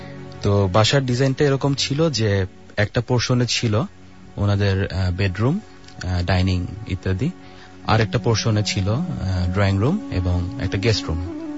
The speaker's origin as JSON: {"language": "Bangla", "town": "Dhaka", "region": "Dhaka Division", "country": "Bangladesh", "said": "আমি নাইন মালিবাগ থেকে আসছি, আমি একটি বেসরকারি ব্যাংকে কর্মরত আছি।"}